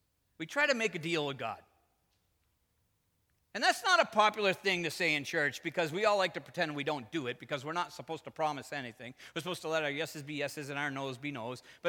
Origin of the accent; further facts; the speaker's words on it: New Ipswich, New Hampshire, United States; I always picture this in my hometown where I grew up. I grew up in New Ipswich, New Hampshire. I lived on High Bridge. We lived in a very poor house, for sure.